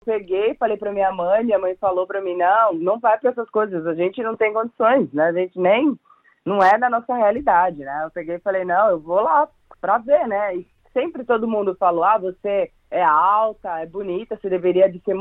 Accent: São Caetano do Sul, São Paulo, Brazil; born there

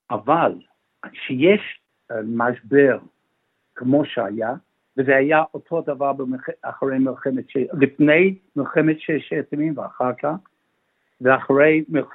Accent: Melbourne, Victoria, Australia; אני יליד מלבורן. אני בוגר בית ספר הר הצופים, מאונט סקופרס.

